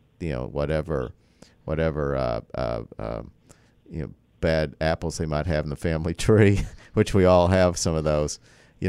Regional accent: Appalachia, United States; Whereas I grew up in Appalachia, and in Appalachia, you know, it's almost ancestor worship

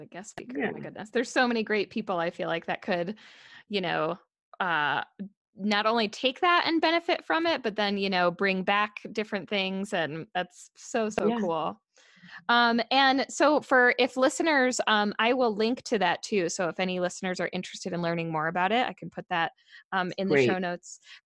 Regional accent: New York, United States; now in Denver, United States; That would be very exciting because I'm in Denver. So so much easier to get to than New York. Yes, I'm originally from New York

